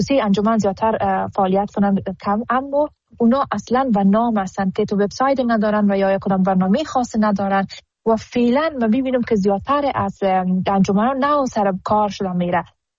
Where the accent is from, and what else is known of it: Afghanistan